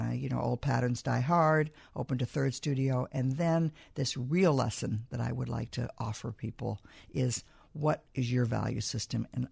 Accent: California, United States; And please forgive my language. I'm from California

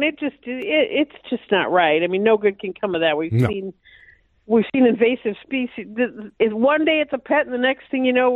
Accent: Bloomington, Minnesota, United States; No, I'm from Bloomington. Bloomington. I went to Bloomington Kennedy.

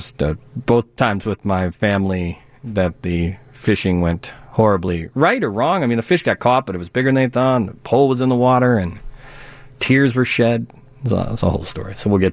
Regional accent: Wonder Lake, Illinois, United States; I grew up on Wonder Lake. So we did fishing there

